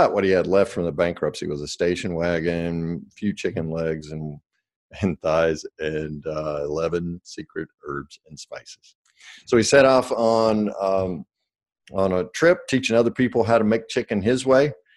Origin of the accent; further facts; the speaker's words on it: the South, United States; It's comfort food for me, and I'm from the South, obviously, so I need my grease changed every now and then.